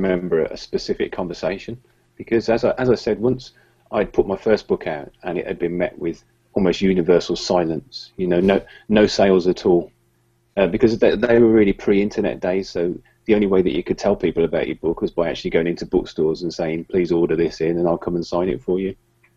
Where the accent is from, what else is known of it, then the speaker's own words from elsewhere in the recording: Birmingham, West Midlands, United Kingdom; It's quite an unusual city. It's the UK's second city, so it's pretty big